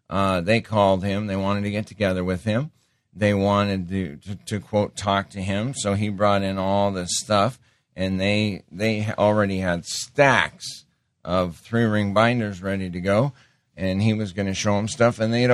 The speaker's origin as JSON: {"language": "English", "region": "Montana", "country": "United States", "tie": "born or raised there", "said": "one of my very good friends that I grew up with in Montana."}